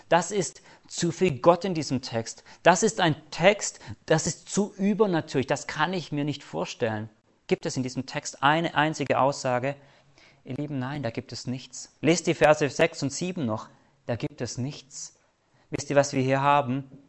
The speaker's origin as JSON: {"language": "German", "town": "Tübingen", "region": "Baden-Württemberg", "country": "Germany", "tie": "born there", "said": "für mich ideal, ich bin in Tübingen geboren, das wäre heute geschickt."}